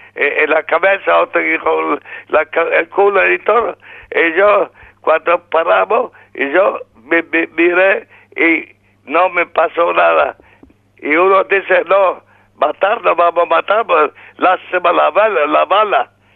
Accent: Warsaw, Masovian Voivodeship, Poland; Spanish is a second language; Yo vivía en Varsovia, siempre nací en Varsovia y viví en Varsovia. Tuve en gueto Varsovia. Cuando empezó la guerra en 39, yo soy de año 1921. Así tenía 18 años.

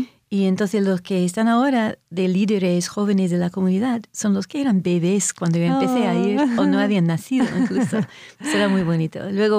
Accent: Montreal, Quebec, Canada; Spanish is a second language; como yo hice la tesis doctoral en Montreal, de donde soy

